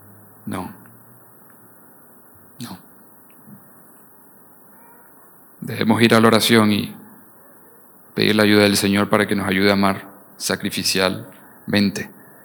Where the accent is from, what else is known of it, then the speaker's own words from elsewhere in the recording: Venezuela; Y no es porque soy venezolano